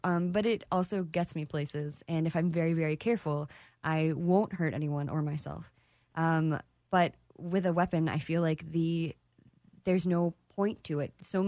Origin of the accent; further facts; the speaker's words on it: Texas, United States; I am a Texan, native Texan, okay. And I've traveled the world.